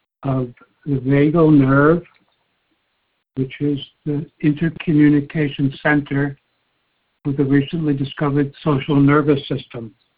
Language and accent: English; Hawaii, United States; I'm from the Big Island, Hawaii.